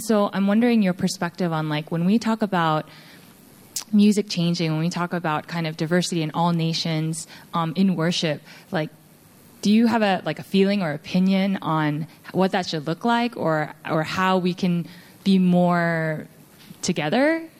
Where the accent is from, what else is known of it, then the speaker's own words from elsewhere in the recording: United States; so I grew up in the States in a denomination that was focused on missions